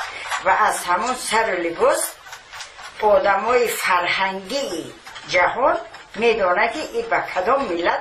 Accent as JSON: {"language": "Persian", "country": "Tajikistan", "said": "بعد میگفتن که من تاجیکم از تاجیکستان"}